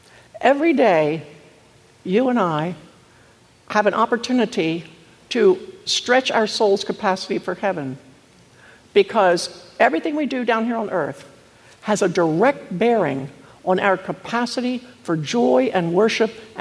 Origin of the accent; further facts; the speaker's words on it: Maryland, United States; Because I'm from Maryland. And so, you know, I like oyster stew and all that good stuff.